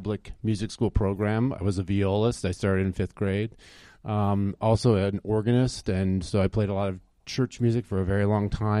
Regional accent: Michigan, United States; I am a Midwestern I'm born and raised in Michigan, and so it's lovely balmy weather here in February for me.

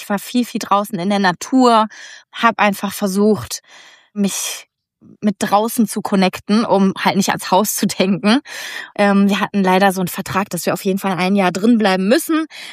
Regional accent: Bavaria, Germany; Weil in Deutschland, vor allen Dingen bei uns in Bayern, es ist ja recht konservativ

